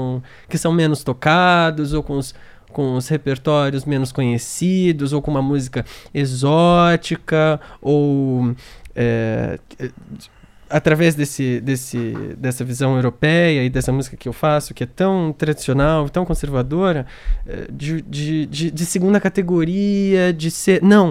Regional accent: Brazil; porque eu que sou brasileiro e a gente vem dessa cultura tão quente

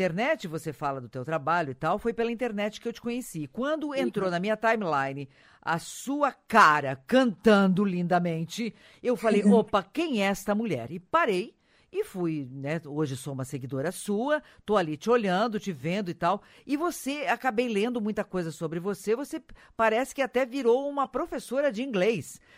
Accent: Capinzal, Santa Catarina, Brazil; born there; Eu nasci em Capinzal, viu? Eu sou catarinense também.

